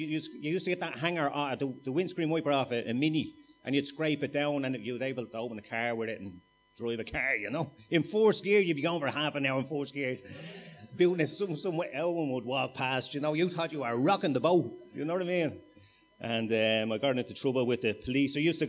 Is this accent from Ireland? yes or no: yes; Finglas, Leinster, Ireland; And I grew up in Finglas, and you got involved. You got marked in your neighbourhood